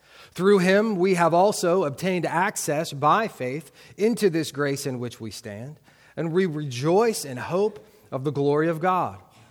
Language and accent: English; United States; I'm from South Montgomery County, so we have a lot of government workers in our neck of the woods.